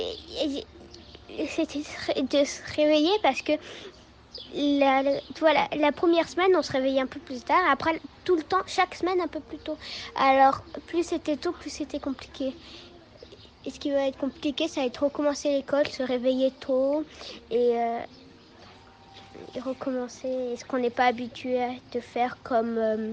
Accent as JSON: {"language": "French", "country": "France", "said": "Ce qui était compliqué, c'était l'allemand, puisque je suis française"}